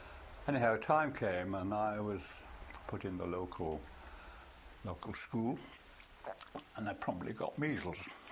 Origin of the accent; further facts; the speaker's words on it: Liverpool, North West England, United Kingdom; born there; I was born in Fethacaly, which is a suburb of Liverpool.